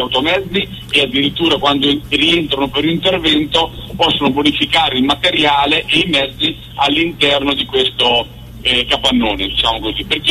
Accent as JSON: {"language": "Italian", "town": "Macerata Feltria", "region": "Marche", "country": "Italy", "tie": "born there", "said": "ma considera che io sono nato a Macerata Feltria"}